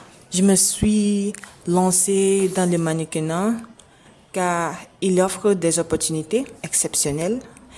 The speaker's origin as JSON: {"language": "French", "region": "Rivers", "country": "Nigeria", "second_language": "French", "said": "Je viens de l'état de Rivers. Je suis étudiante, j'étudie la langue française."}